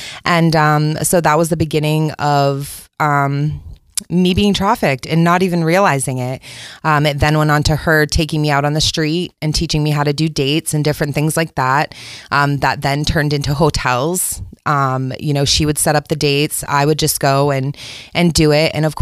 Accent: Rockland, Maine, United States; born there; Okay. So I was born in in Rockland, the St. George area. And I moved around a lot.

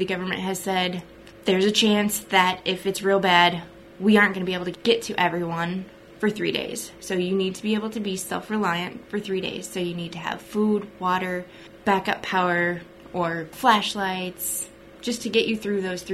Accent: Muscatine, Iowa, United States; moved away as an adult; also born or lived in Waco, Texas; I'm originally from Muscatine, born and raised there, and after high school, I moved first to Waco, Texas, to Baylor University

